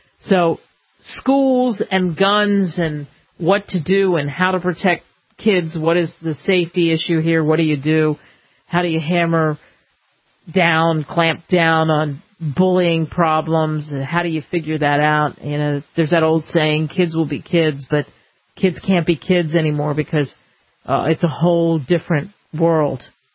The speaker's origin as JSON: {"language": "English", "country": "United States", "said": "boy, there's a lot to celebrate about being an American"}